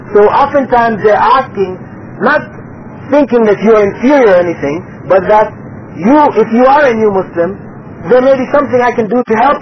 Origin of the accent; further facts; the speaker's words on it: United States; I'm from America.